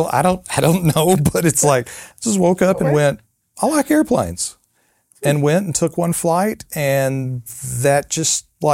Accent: Texas, United States; now in Nashville, United States; I'm originally from Texas.

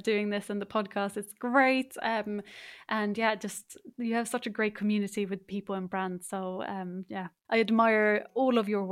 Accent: Stockholm, Stockholm County, Sweden; because of course I'm based in Stockholm. So yeah, it's coming back to my hometown for the first time as well.

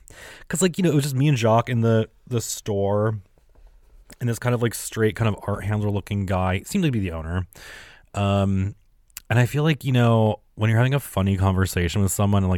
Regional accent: New York, United States; I'm not used to walking around. I'm from New York.

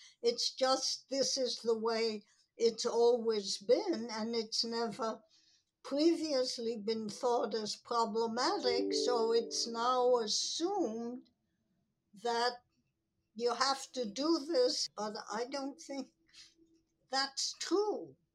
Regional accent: Vienna, Austria; English is a second language; as an identification, Vienna plays a role. Maybe to justify my accent, or because there are aspects that I like about having a bit of an independent identity.

